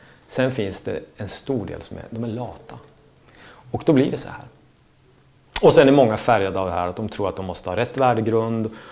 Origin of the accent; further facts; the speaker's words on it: Östersund, Jämtland County, Sweden; uppe i Östersund där jag kommer ifrån